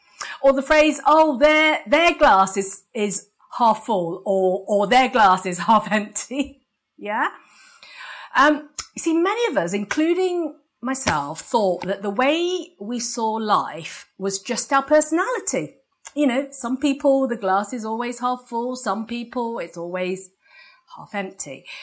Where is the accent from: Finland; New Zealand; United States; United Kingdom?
United Kingdom; England; we're English, we know how to speak English, and our accent is the best accent, right?